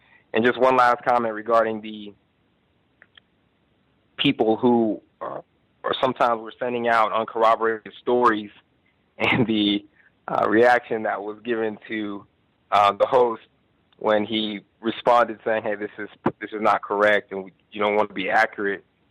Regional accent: Oklahoma, United States; born there; I was born in Oklahoma and believe I knew a lot about the history.

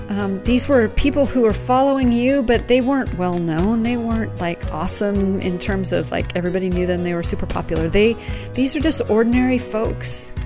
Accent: United States; I mean, I'm an American. I always want results right now, right?

